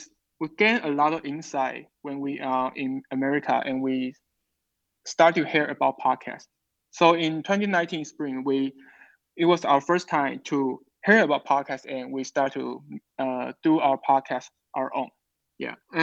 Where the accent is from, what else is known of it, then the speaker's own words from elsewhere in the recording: Taiwan; I come from Taiwan.